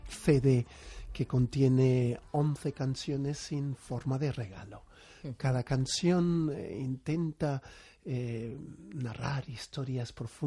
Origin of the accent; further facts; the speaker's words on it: Madrid, Community of Madrid, Spain; soy un madrileño de pura cepa. Bueno. De hace ya un porrón de años. Llevo en Madrid, si mal no calculo, 30 años fácil